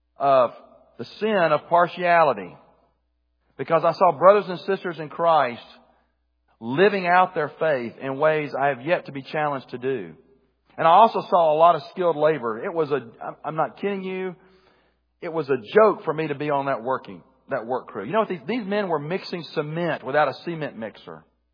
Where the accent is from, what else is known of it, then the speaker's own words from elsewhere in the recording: United States; I'm this American, I'm not from a third world country